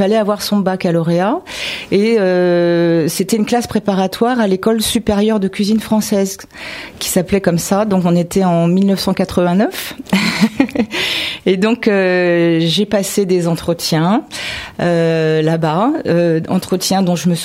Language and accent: French; Enghien-les-Bains, Île-de-France, France; je suis du Val d'Oise depuis original, toujours. Oui. Voilà, je suis née à Enghien, mes parents habitaient à Sannois.